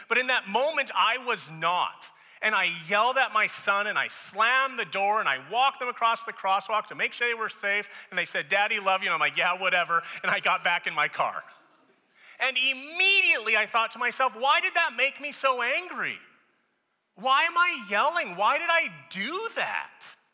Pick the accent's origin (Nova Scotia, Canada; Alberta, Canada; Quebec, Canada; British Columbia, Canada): Alberta, Canada; Edmonton; I'm born and raised in Edmonton. I left for the entirety of my 20s to go to school and such. But I love Edmonton.